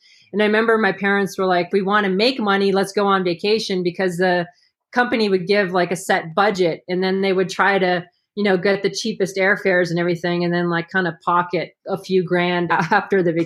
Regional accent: Saudi Arabia; I'm pretty sure like just growing up in Saudi was just, even though I might not have known it was exotic, it still felt exotic in some ways, you know?

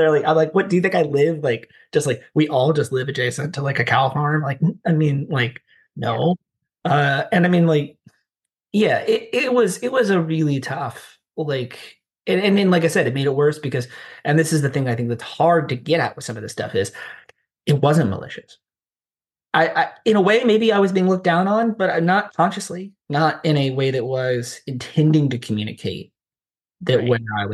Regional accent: Arkansas, United States; also born or lived in New York; I grew up in Arkansas. I went to college, an undergrad in Arkansas, and then I went to grad school at NYU.

